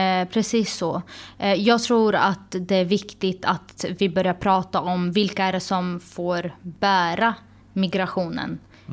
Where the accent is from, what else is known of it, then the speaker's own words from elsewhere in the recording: Hageby, Östergötland, Sweden; där jag själv är född och uppvuxen i Hageby